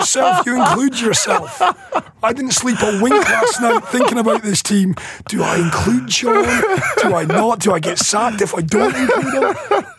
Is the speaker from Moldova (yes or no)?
no; Scotland, United Kingdom; As a Scotsman